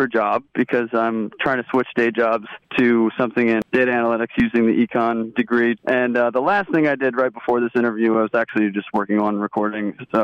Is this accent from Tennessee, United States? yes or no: no; Croton-on-Hudson, New York, United States; I'm from Croton-on-Hudson. I grew up here, went to all the way through high school here. I went to college in New York City at City College.